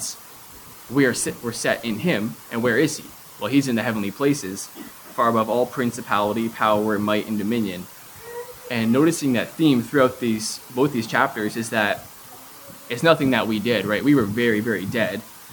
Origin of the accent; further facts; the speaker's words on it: Ontario, Canada; I'm from Ontario too, just lived here for a few more years